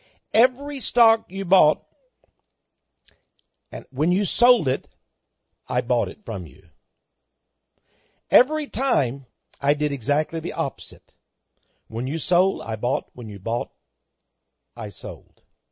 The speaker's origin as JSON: {"language": "English", "town": "Beaumont", "region": "Texas", "country": "United States", "tie": "born or raised there", "said": "Now, I was raised around Beaumont, Texas, and there they have Spindletop oil field."}